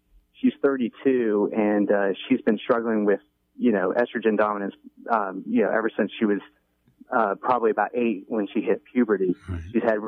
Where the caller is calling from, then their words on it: Atlanta, Georgia, United States; I'm calling from Atlanta.